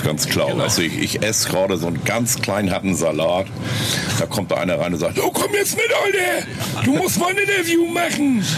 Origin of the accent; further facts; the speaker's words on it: Kiel, Schleswig-Holstein, Germany; born there; Nee, ich bin nicht Hamburger. Ich bin im Kiel geboren.